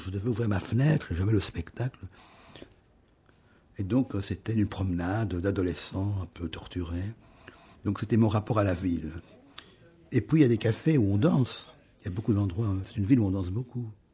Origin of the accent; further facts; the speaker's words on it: Etterbeek, Brussels-Capital Region, Belgium; Je suis bruxellois, oui, je suis né à une commune de Bruxelles, Etterbeek, à Bruxelles, en 1939.